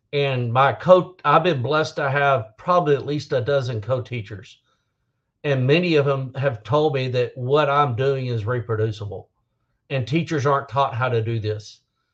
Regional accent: Port Neches, Texas, United States; In the Twitter world, I might be known as … I grew up in the Port Neches Groves area, which is by Beaumont, which is east of Houston by Louisiana.

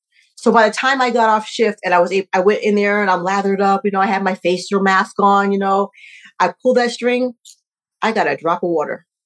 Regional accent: Connecticut, United States; And because it's funny because I'm from Connecticut.

